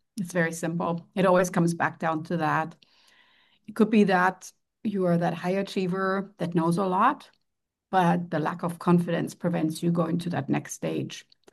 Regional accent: Germany; English is a second language; now in United States; You could maybe hear from my name or from my accent. Came from Germany.

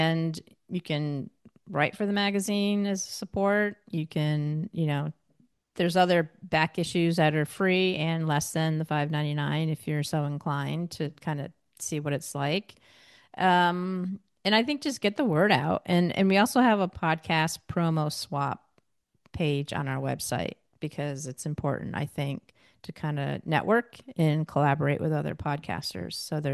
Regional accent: New York, United States; moved away; even though I grew up in New York State. I haven't been there forever since 87.

